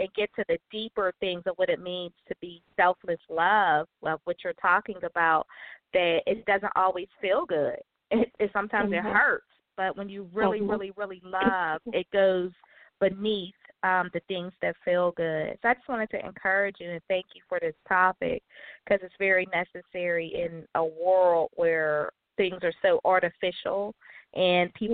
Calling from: Pittsburgh, Pennsylvania, United States; I'm calling from Pittsburgh.

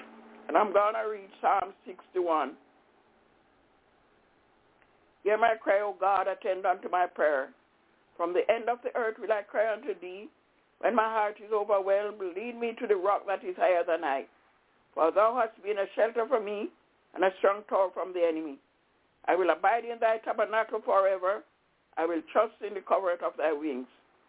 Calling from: Albany, United States; I'm calling from Albany.

